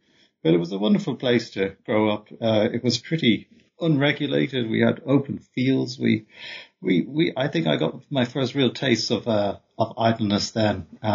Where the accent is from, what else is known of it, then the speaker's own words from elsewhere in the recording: Dublin, Leinster, Ireland; also born or lived in Oxford, England; I work in Dublin. I'm also from Dublin, where I grew up.